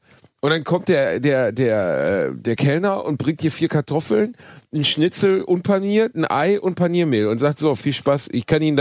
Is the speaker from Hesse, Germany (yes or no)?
no; Gelsenkirchen, North Rhine-Westphalia, Germany; ich bin in Gelsenkirchen aufgewachsen